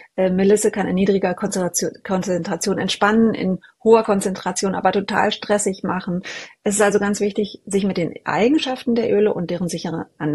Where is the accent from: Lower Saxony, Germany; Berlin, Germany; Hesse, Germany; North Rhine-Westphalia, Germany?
Berlin, Germany; es erinnert mich wahnsinnig an meine Heimat hier in Berlin.